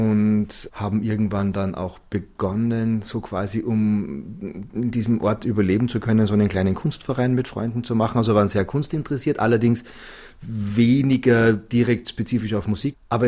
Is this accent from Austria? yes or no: yes; Zell am See, Salzburg, Austria; Ach so, ich bin in den Alpen aufgewachsen, in so einem Touristenort, Zell am See heißt das.